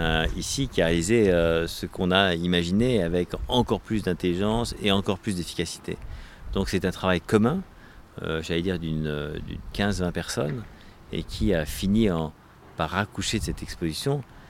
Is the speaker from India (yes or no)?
no; Normandy, France; born or raised there